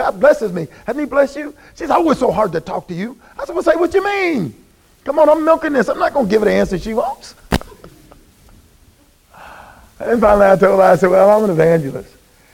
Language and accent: English; the South, United States; I know what she's trying to tell me. I'm from the South.